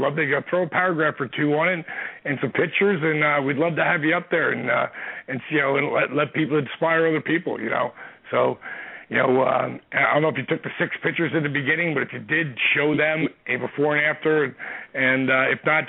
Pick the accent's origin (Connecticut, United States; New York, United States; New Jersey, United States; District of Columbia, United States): New Jersey, United States; Cool. I'm a Jersey boy.